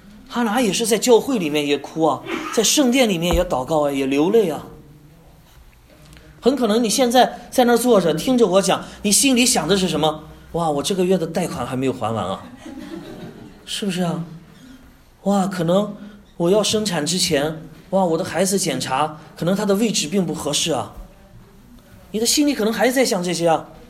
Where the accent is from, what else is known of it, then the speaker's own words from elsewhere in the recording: Qingdao, Shandong, China; 我是来自青岛啊，青岛有一个专门治疗这个生孩子的一个医院